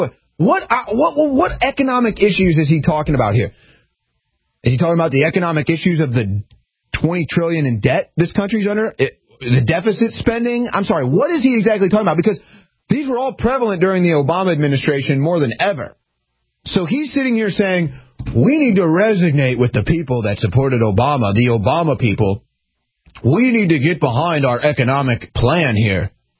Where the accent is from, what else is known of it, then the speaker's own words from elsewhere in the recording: St. Louis, Missouri, United States; it may have been my hometown of St. Louis, guys, look this up.